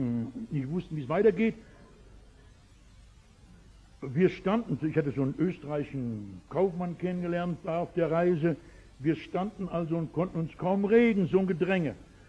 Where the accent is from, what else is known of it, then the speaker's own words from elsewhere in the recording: North Rhine-Westphalia, Germany; Aber ich komme aus dem Ruhrgebiet und da reden wir grob